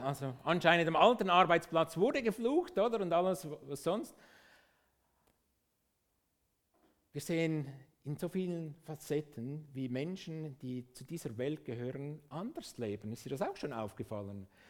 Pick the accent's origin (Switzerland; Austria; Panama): Switzerland; ich bin Schweizer, aber eigentlich meine primäre Identität ist, ich bin Himmelsbürger.